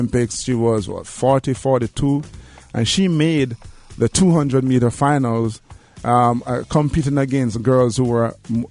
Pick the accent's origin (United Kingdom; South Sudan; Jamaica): Jamaica; I talk about my growing up in Jamaica